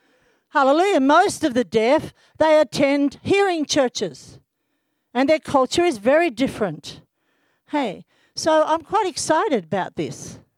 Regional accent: Australia; I'm Australian, not American.

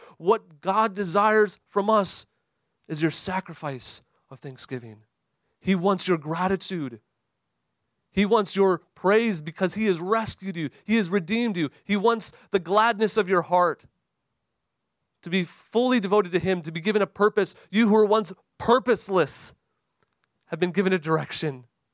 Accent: Great Lakes, United States; I grew up on Lake Michigan. That's a lake, not a sea.

